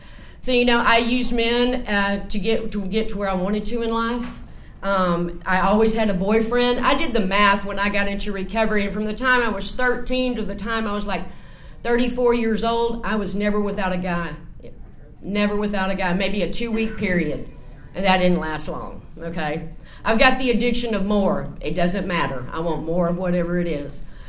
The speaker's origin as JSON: {"language": "English", "town": "Pflugerville", "region": "Texas", "country": "United States", "tie": "born or raised there", "also_born_or_lived": "San Antonio / Austin", "said": "I grew up in North Austin. I was born in San Antonio and moved to Austin. I grew up in a little town outside of Austin called Pflugerville. That's where I went to high school."}